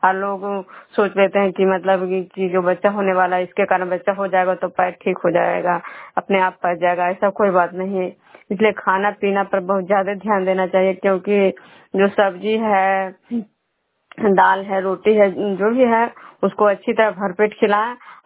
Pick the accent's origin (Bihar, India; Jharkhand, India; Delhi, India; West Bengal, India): Bihar, India; Bishnupur; मैं बिष्णुपुर ग्राम खजरा पंचायत नालंदा जिला नहनोसा प्रखंड की निवासी हूँ।